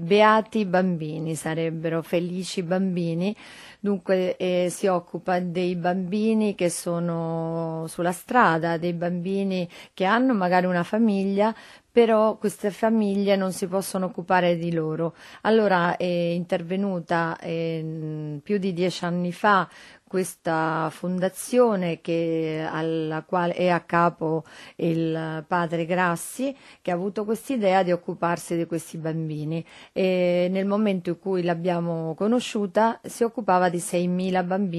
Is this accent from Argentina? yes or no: yes; Argentina; io, essendo argentina, la conoscevo